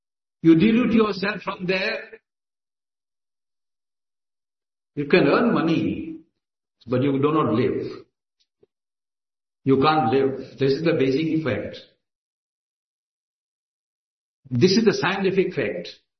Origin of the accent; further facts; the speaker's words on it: India; first language gu; English is a second language; I cannot speak Gujarati, which is my mother tongue. I cannot speak Hindi, which is my national language.